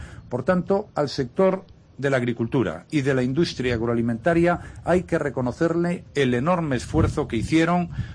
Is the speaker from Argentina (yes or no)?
no; Spain; me siento orgulloso como español